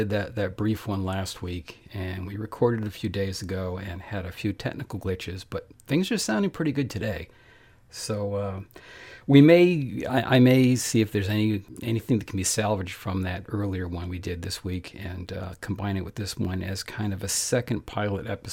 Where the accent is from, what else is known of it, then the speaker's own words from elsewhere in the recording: Canada; now in United States; we are both Canadian Americans, which is a phrase you rarely hear.